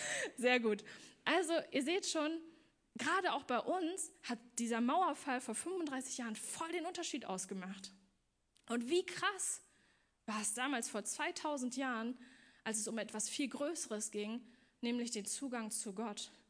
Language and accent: German; Magdeburg, Saxony-Anhalt, Germany; born there; ich bin in Magdeburg geboren. Okay, ein Jahr nach der Wende, ne? Ganz wichtig, aber ich bin kein typischer klassischer Ossi.